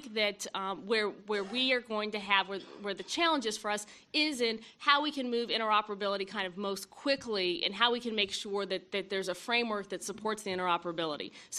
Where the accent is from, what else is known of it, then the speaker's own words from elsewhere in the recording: Kansas, United States; For example, in my home state of Kansas